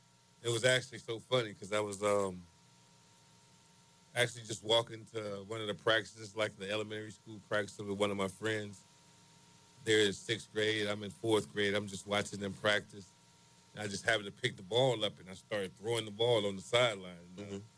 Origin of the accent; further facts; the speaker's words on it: Baton Rouge, Louisiana, United States; I'm a Schuylerville boy, born and raised in Schuylerville. How does it feel if you know anything about Baton Rouge? I'm right at the back gates of Southern University. Grew up there.